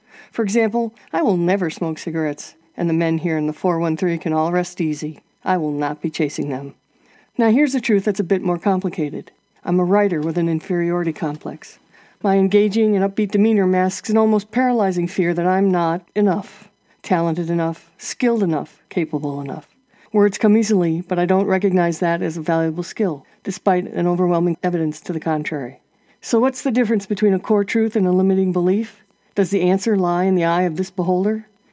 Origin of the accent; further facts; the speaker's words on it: East Hampton, New York, United States; from East Hampton.